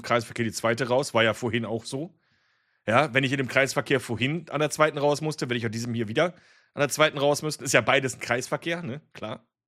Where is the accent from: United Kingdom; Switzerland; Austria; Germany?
Germany; ich komme selber aus Deutschland